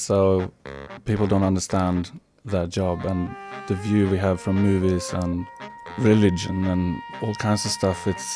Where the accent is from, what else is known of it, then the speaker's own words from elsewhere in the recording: Sweden; moved away; I came down here from Sweden about 16 years ago, which sex work is completely illegal, where we have the Nordic model. So it's a very big change from here to come here with where it's legal.